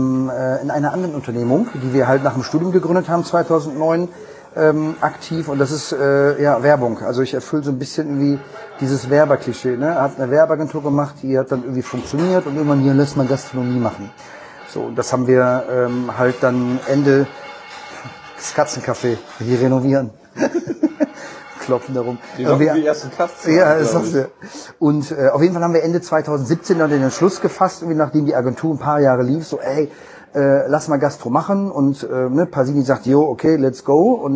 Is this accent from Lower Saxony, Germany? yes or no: yes; Hanover, Lower Saxony, Germany; born there; now in Cologne, Germany; Also, dass ich in Hannover geboren bin, ist, glaube ich, eher uninteressant und sollte man vielleicht nicht nach außen hinhängen. Aber ich liebe Hannover, ich finde das cool. Ich bin zu wenig dort. Bin zum Studium nach Köln gekommen